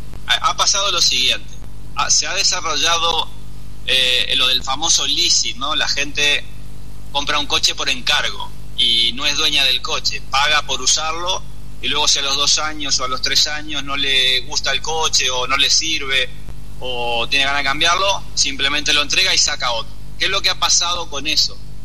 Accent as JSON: {"language": "Spanish", "country": "Uruguay", "moved": "as an adult", "lives_now": "Spain", "said": "hace más de 20 años que estoy aquí, ¿no? Pero cuando yo llegué del Uruguay a España"}